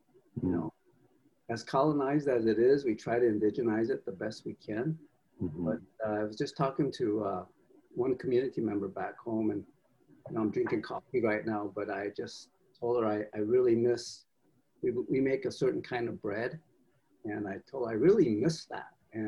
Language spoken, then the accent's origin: English; Northern Plains, United States; That's something I grew up on in the Northern Plains. We have lots and lots of wind.